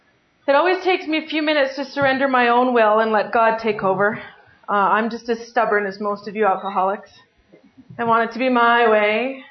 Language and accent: English; Crowsnest Pass, Alberta, Canada; born there; Okay, so I was born in the Crow's Nest Pass.